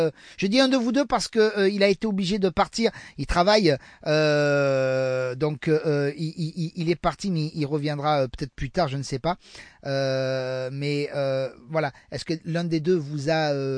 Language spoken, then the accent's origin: French; France; 2023, Coupe du Monde chez nous, en France.